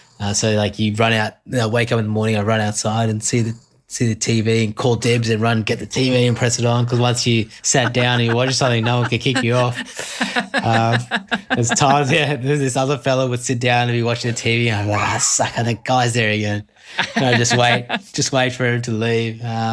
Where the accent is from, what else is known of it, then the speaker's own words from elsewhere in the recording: Islamabad, Islamabad Capital Territory, Pakistan; born there; All my family's from Karachi. I was born in Islamabad because my dad moved for work.